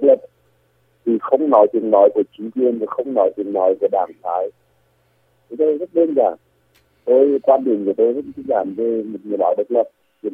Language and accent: Vietnamese; Hà Tĩnh, Vietnam; Vâng, tôi quê gốc của tôi Hà Tĩnh là miền Trung, miền Trung Việt Nam.